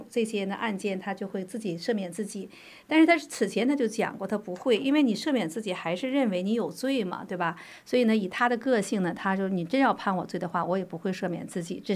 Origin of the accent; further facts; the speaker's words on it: China; 我是从大陆出来的